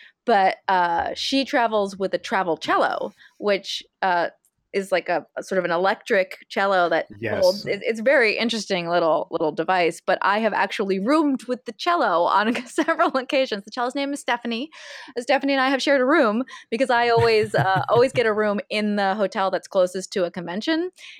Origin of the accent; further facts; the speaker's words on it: California, United States; So I'm from California.